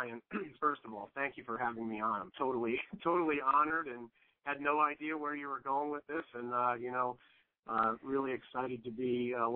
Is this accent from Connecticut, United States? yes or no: yes; New Fairfield, Connecticut, United States; from New Fairfield, Connecticut. My wife, Diana, we've lived in New Fairfield, Connecticut for about 20 years.